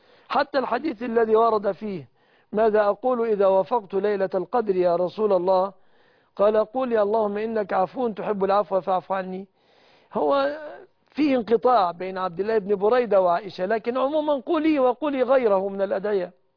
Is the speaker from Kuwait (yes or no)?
no; Egypt; أن يحفظ بلادنا مصر وسائر بلاد المسلمين